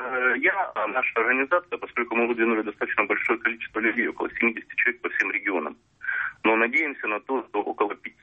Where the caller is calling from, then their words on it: Moscow, Russia; Из Москвы.